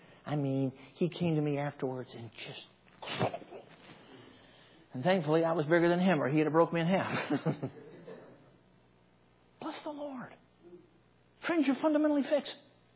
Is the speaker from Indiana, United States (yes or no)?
no; Chicago, Illinois, United States; I mean, I grew up in Chicago. We had bumblebees.